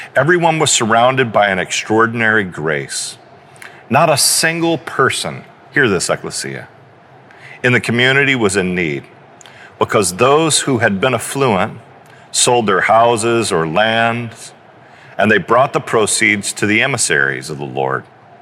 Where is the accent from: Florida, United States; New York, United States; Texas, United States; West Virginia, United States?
Texas, United States; Houston; in part because I grew up in Houston, and my neighbor David, his family welcomed me in when I was young.